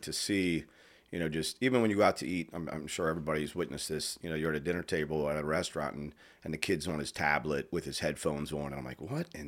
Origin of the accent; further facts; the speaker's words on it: Palmyra, United States; Yeah, I'm a local guy. I'm from Palmyra my whole life. Never left, still in Palmyra. Grew up on the the other side of the tracks